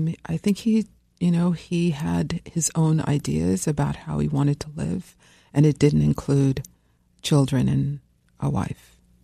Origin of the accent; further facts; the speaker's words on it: Brooklyn, New York, United States; So I grew up here in New York, in the People's Republic of Brooklyn. And so I grew up amidst a lot of violence, a lot of poverty.